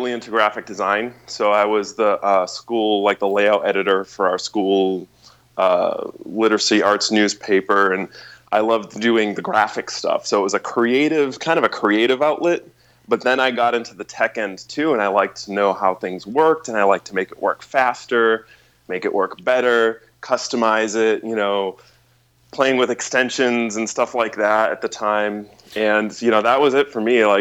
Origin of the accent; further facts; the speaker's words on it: Shrewsbury, Massachusetts, United States; also born or lived in Worcester; No, I grew up in Shrewsbury. Well, I went to high school in Shrewsbury, Massachusetts.